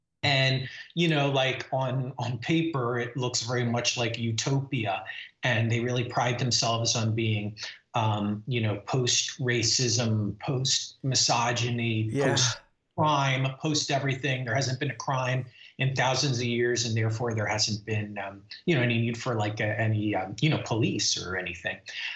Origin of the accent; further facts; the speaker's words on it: Miami, Florida, United States; And, you know, when I was growing up in Miami, I lived through Hurricane Andrew.